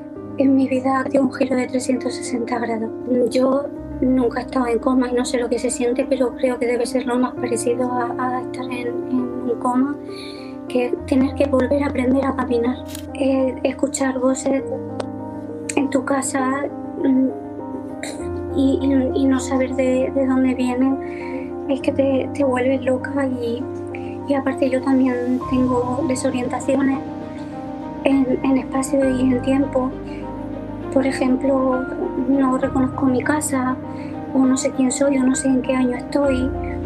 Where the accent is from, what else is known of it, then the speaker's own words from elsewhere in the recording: Torrevieja, Valencian Community, Spain; soy de Torrevieja, Alicante.